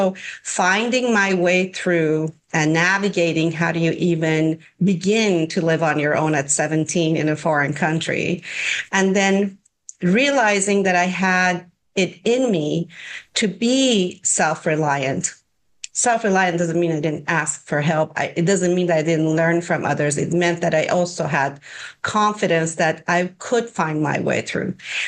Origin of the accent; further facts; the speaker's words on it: Iran; I was born and raised in Iran.